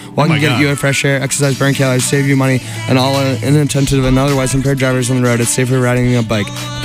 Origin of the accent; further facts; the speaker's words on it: Detroit, Michigan, United States; I grew up in Detroit. Shout out